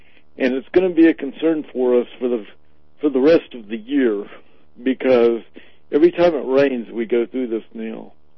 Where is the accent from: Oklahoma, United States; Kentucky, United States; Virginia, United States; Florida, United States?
Florida, United States; Tampa; I grew up in Tampa, and we started to see flooding down in Tampa just with thunderstorms.